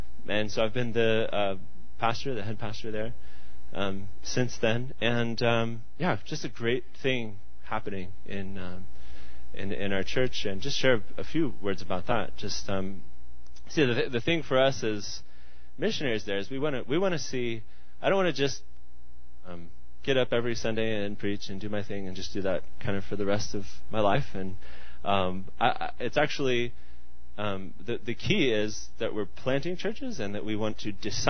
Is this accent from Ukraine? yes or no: yes; Ukraine; accent: American; I'm from Ukraine, but as you notice, I speak with a normal American accent?